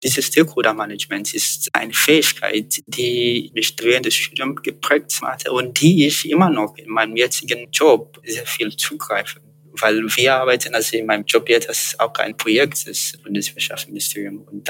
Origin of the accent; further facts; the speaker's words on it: Lagos, Nigeria; German is a second language; moved away as an adult; now in Lüneburg, Germany; Ich bin aus Nigeria nicht direkt, also aus Lagos nicht direkt nach Lüneburg gefahren. Ich hatte ein paar Monate vorher in Göttingen gelebt. Ich bin von Lagos nach Göttingen gefahren, beziehungsweise geflogen.